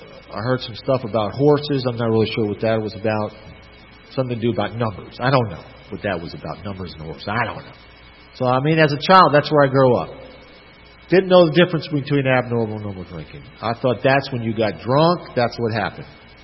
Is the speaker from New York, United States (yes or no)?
yes; New York, United States; also born or lived in Valdosta, Georgia; And I was born here in Valdosta, Georgia. My father was in the Air Force at the time. And I have two brothers. And after my father got in the service, we went back to New York. And I lived there for about 18 years.